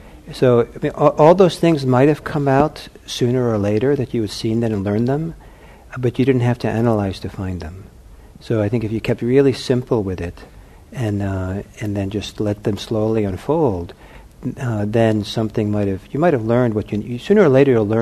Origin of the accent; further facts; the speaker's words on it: Norway; also born or lived in Italy; And I'm from Norway, right? So I don't know. And I lived in Italy growing up.